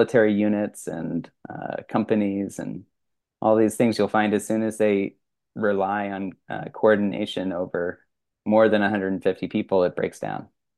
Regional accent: East Coast, United States; So I grew up on the East Coast, and every town there has a little square with all the shops set up around it.

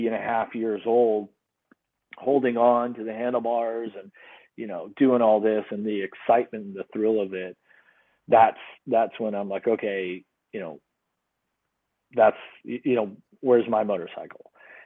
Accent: Midwest, United States; also born or lived in Kansas / Missouri; And back in the Midwest, where I grew up in Kansas and Missouri

